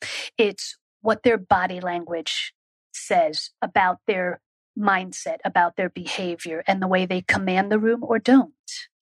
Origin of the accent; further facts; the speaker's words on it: Israel; One of the things that I attribute that to is the way I grew up. And growing up in Israel, I had the opportunity for a period of time